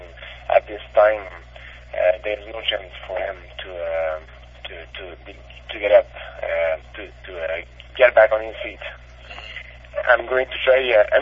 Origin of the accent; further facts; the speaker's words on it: Canada; I'm a Canadian, I know, but I never watch a hockey game.